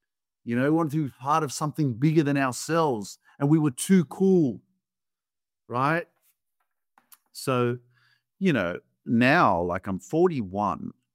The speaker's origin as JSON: {"language": "English", "country": "Australia", "tie": "born or raised there", "said": "back when I was growing up in Australia"}